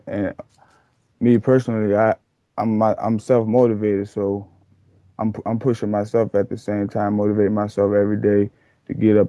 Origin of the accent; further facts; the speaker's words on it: Portsmouth, Virginia, United States; Well, really, I grew up in Portsmouth, Virginia, Don's, Virginia, and, growing up, I had both parents